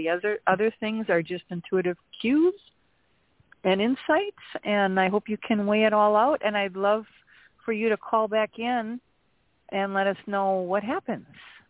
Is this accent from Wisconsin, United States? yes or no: yes; Wisconsin, United States; I grew up in Wisconsin where we had the big variations in the weather.